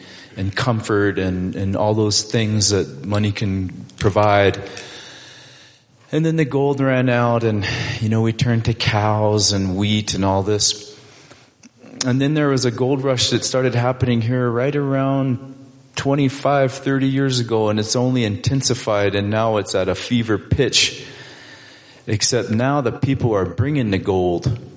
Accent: Montana, United States; So I'm a local. You know, I grew up on the Crow Indian Reservation

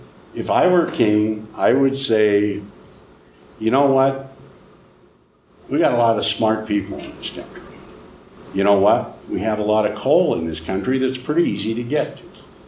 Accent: Butte, Montana, United States; I was born and raised in Butte.

